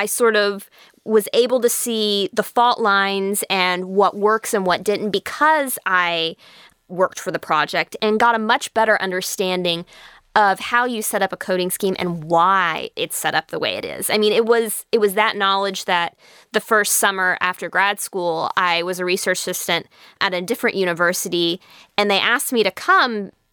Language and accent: English; Oklahoma, United States; Blame the fact that I'm from Oklahoma.